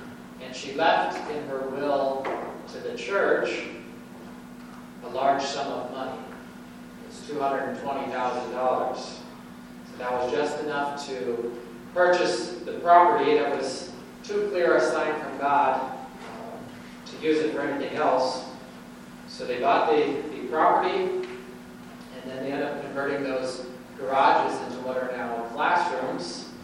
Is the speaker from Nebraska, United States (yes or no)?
yes; Omaha, Nebraska, United States; I went to school at Omaha, I grew up in Omaha